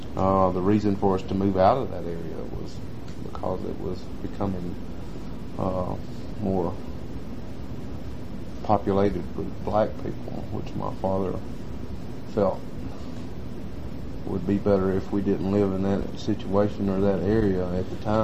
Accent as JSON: {"language": "English", "town": "Atlanta", "region": "Georgia", "country": "United States", "tie": "born or raised there", "said": "I was born in Atlanta, Georgia, in Crawford Long Hospital. Grew up in Atlanta, Georgia until age of 13. Just basically was a street kid."}